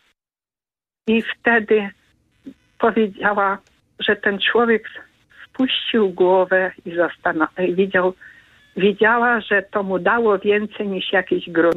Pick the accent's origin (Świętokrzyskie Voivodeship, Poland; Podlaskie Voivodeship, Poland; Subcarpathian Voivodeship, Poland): Subcarpathian Voivodeship, Poland; Typin; postawiono krzyż w mojej rodzinnej wiosce Typin.